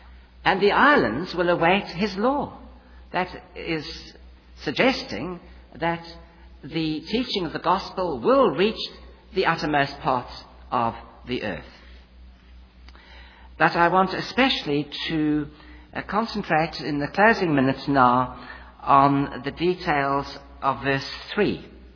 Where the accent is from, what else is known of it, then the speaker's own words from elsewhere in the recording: South Africa; now in United States; I come from South Africa originally